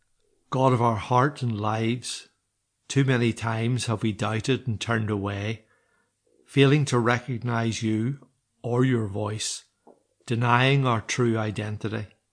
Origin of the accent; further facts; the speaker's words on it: Northern Ireland, United Kingdom; I was born in Northern Ireland and have lived in Northern Ireland all my life.